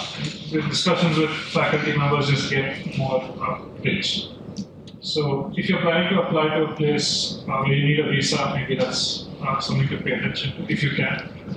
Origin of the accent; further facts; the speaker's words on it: India; now in United States; I'm an Indian in the US, so I don't have a Canadian visa.